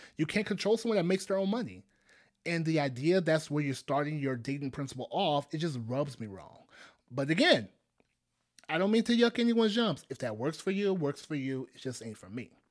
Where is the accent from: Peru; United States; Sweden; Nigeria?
Nigeria; I'm Nigerian. So I come from a country where polygamy, because there are women with multiple husbands, it exists.